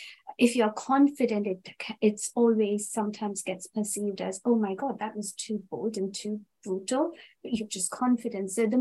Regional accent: India; I grew up in India

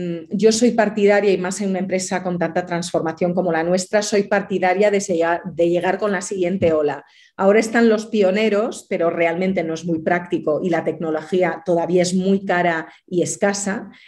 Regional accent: Galicia, Spain; México es un país, yo soy gallega

